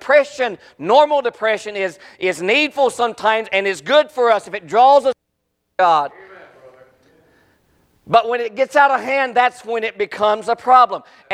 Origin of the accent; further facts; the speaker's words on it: West Virginia, United States; I called her mommy. I'm from West Virginia. It's mommy and daddy.